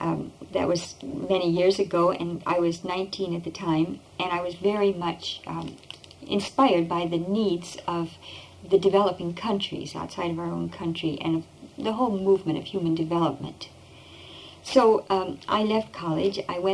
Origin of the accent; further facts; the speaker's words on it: Kansas City, Missouri, United States; And through a certain circumspect way, I finally came back to my hometown, Kansas City.